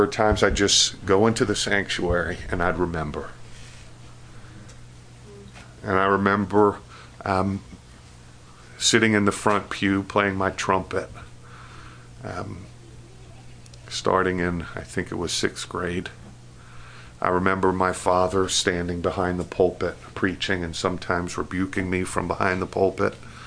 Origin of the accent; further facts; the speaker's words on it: Floral Park, New York, United States; That was the church I grew up in Floral Park, New York.